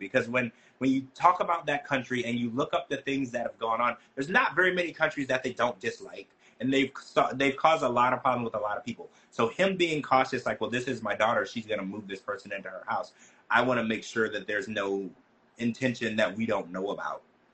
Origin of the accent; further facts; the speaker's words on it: Louisiana, United States; I had a lot of friends like that growing up in Louisiana.